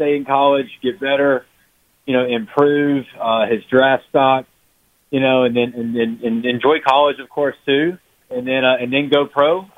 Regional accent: Florence, Alabama, United States; I mean, I grew up in Florence, so we grew up taking field trips to see him.

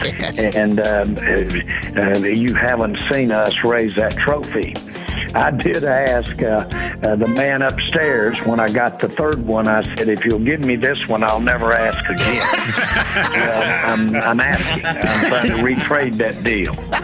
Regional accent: Inglewood, California, United States; born there; My dad had a little house out here during World War II, and I was born right there in Inglewood.

